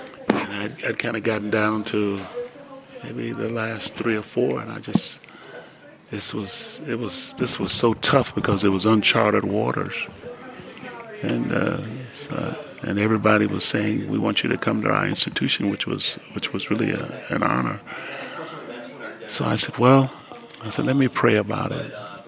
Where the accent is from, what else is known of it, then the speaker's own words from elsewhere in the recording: Chicago, Illinois, United States; I said, I'm from Chicago, and I've watched you play, and I think you can help us.